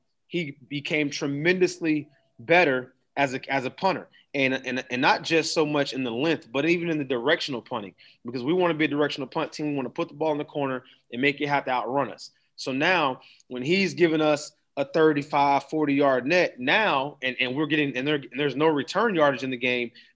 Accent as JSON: {"language": "English", "town": "Daytona", "region": "Florida", "country": "United States", "said": "I'm like, \"No, I'm from Daytona.\""}